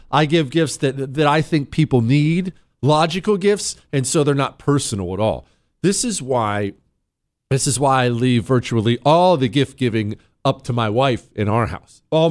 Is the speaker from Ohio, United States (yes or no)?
yes; Ohio, United States; I'm from Ohio.